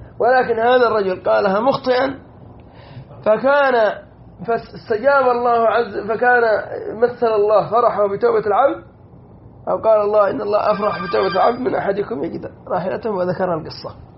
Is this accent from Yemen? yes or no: yes; Yemen; كان عندنا في اليمن بعض النساء زوجت من المكارمة